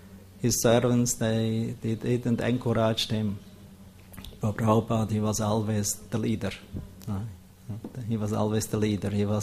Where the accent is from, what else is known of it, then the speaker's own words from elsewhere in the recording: Switzerland; I'm from Switzerland, so I came a little late.